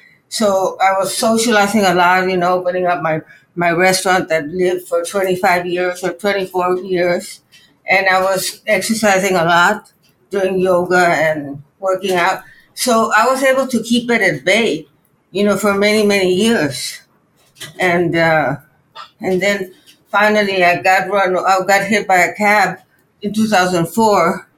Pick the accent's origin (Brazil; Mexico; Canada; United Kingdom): Mexico; now in New York, United States; I live in New York and work here, but I'm about to move to Mexico, back to my home country.